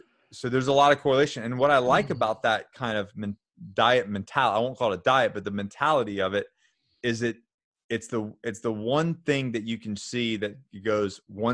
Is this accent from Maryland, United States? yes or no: no; Florida, United States; You know, I grew up in Florida. I grew up in the South. So barbecue is near and dear to my heart.